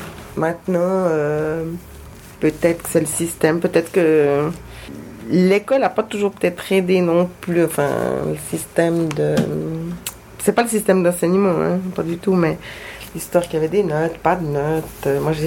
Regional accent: Fribourg, Switzerland; Je viens de la Gruyère, donc, qu'est-ce qu'on mange ?

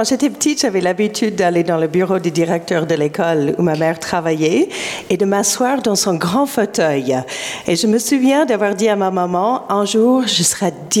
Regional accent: Ontario, Canada; first language en; French is a second language; Oui, j'ai fait toutes mes études au Canada, dans la province de l'Ontario. J'ai commencé l'école obligatoire à l'âge de 5 ans et j'avais 18 ans quand j'ai terminé.

